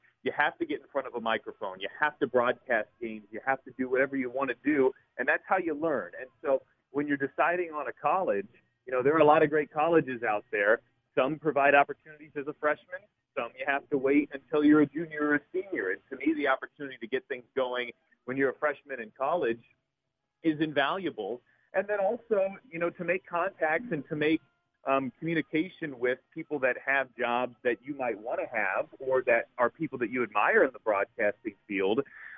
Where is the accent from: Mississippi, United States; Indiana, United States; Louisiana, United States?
Indiana, United States; Carmel; I grew up in Carmel, and with the ridiculous fortune of Chris Denary, the Pacers TV play-by-play announcer, living in my neighborhood.